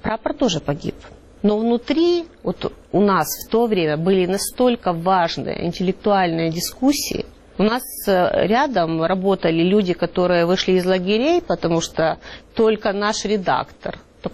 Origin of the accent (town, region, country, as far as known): Volyn Oblast, Ukraine; born or raised there